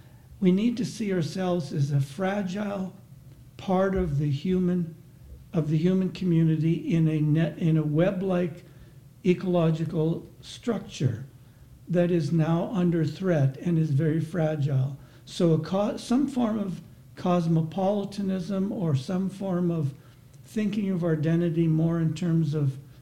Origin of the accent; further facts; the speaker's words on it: Canada; I would very much fight every way I can for the particularity of being a Canadian.